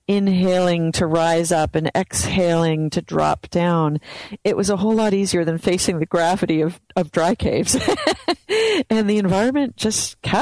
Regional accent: Canada; But growing up in Canada, it didn't seem like either astronaut school or or diving school was going to be in my future

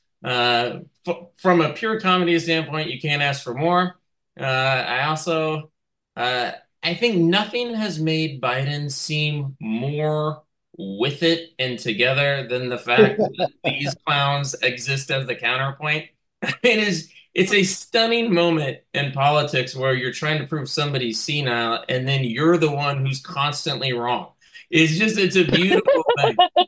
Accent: Midwest, United States; I come from that land. I come from the Midwest. And I grow up with these people.

